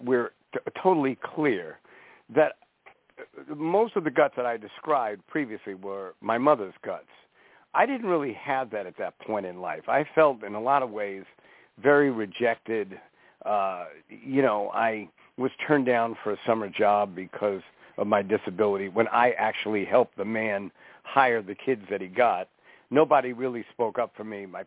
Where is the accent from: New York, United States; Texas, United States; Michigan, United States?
New York, United States; Brooklyn; born there; Because I was born in Brooklyn. I was born in Brooklyn